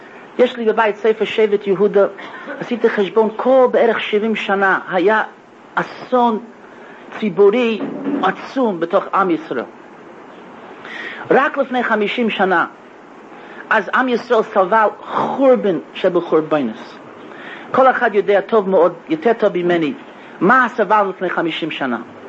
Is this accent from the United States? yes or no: yes; United States; אני מכירים מהרי שלי שאני אמריקאי, אני בתור אמריקאי אני אומר